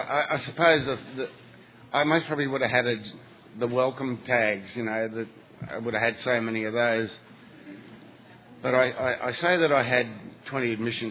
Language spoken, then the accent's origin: English; Sydney, New South Wales, Australia; I'm an addict. And I'm from Sydney, Australia, and very glad to be here. There's at least half a dozen people in the house that will understand my accent, thank God.